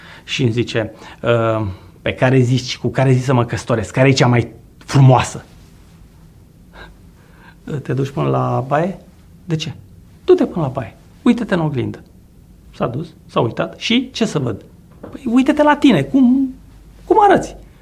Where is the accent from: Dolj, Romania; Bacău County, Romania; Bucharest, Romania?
Dolj, Romania; also born or lived in Gorj County; Eu m-am născut în Dolj. În Gorj, de fapt, în Gorj, dar am trăit în Dolj, în Oltenia.